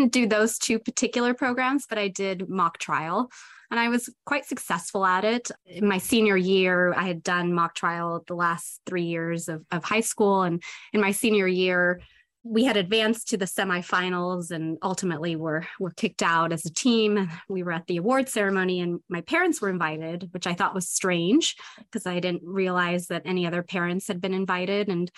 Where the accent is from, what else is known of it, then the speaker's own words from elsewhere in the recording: Buena Park, California, United States; I grew up in Buena Park, California, so North Orange County.